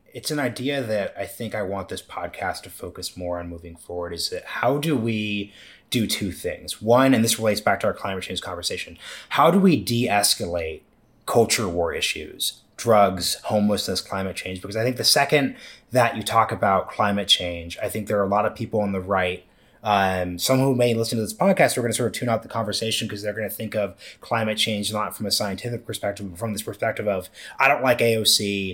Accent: Oregon, United States; because I'm from Oregon, so I think a lot of the political dynamics are similar.

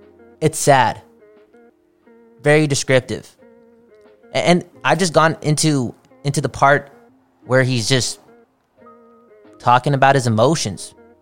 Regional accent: Canada; And this is something that, as a Canadian, yeah, it's time to wake up.

